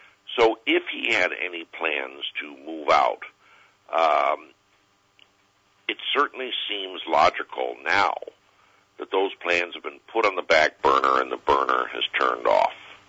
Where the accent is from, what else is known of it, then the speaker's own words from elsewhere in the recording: Connecticut, United States; Linda McMahon from my home state of Connecticut